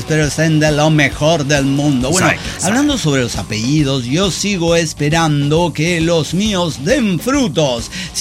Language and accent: Spanish; Mazatlán, Sinaloa, Mexico; born there; now in Guadalajara, Mexico; nací en Mazatlán, la perla del Pacífico.